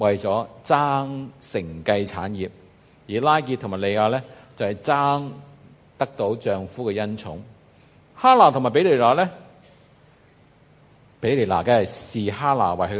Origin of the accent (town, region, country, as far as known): Hong Kong